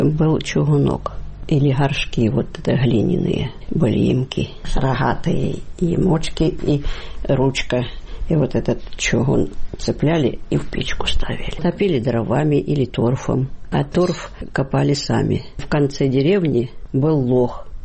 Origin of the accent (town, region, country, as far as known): Milenino, Kursk Oblast, Russia; born there